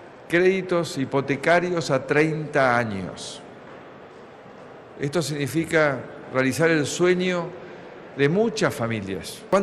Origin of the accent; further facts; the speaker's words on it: Argentina; ¿En qué me beneficio yo como argentino de que cumplamos con nuestras deudas, de que baje la inflación?